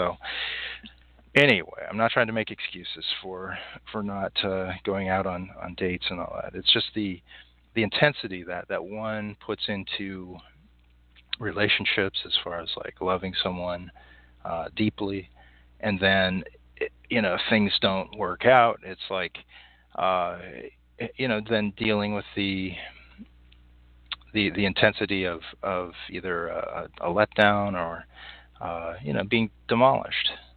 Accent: Anchorage, Alaska, United States; where I grew up in Anchorage, Alaska, it was like in the winter it'd be like 80 below.

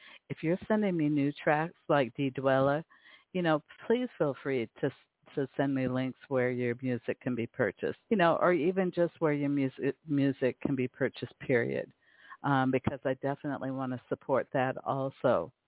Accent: Seattle, Washington, United States; and they're actually out of Seattle, Washington, my hometown.

